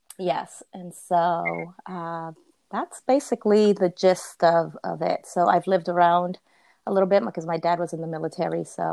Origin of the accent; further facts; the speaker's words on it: Puerto Rico; moved away as an adult; also born or lived in New York; now in Pennsylvania, United States; I live in Pennsylvania. I was born in New York. I've lived in Puerto Rico for 10 years of my formative years, from 10 to 20.